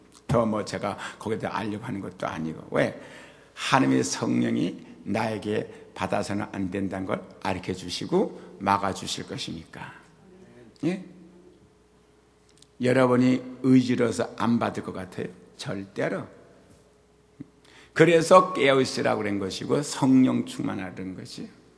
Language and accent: Korean; South Korea; 저는 아마 이 한국 사람으로서는 컴퓨터 제일 먼저 사용하는데 한 사람이 볼 수도 있겠죠.